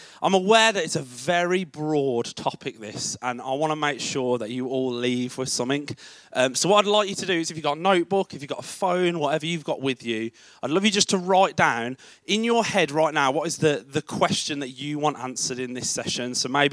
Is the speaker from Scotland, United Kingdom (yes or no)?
no; Birmingham, West Midlands, United Kingdom; accent: Birmingham; As you can tell from my accent, I am from Birmingham, and it's Birmingham, not the Black Country. They're very different places.